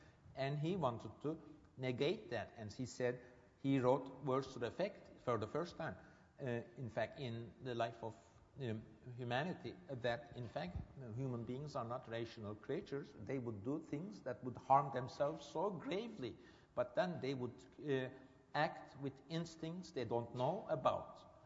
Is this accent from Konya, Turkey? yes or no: no; Istanbul, Turkey; I'm a Turk. I'm coming from Istanbul. I'm heavily embedded in my culture.